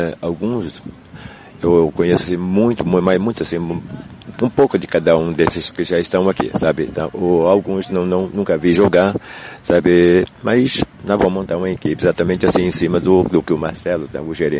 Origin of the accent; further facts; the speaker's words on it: Rio Claro, São Paulo, Brazil; eu sou de Rio Claro, do estado de São Paulo, tá?